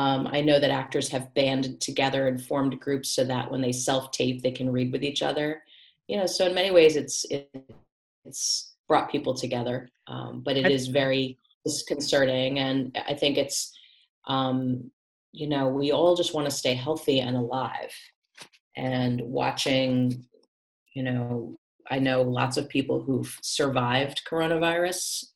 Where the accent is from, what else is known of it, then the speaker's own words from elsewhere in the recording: Connecticut, United States; So I grew up in Connecticut. So I'm from the Northeast tri-state area.